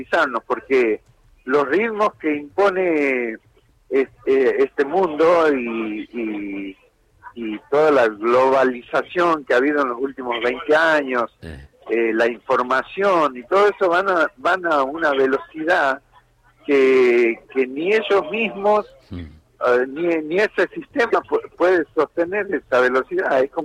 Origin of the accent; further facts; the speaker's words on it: Villa Caraza, Buenos Aires Province, Argentina; yo he vivido en Villa Caraza, cuando era chico, en Villa Caraza, pegado a Villa Fiorito.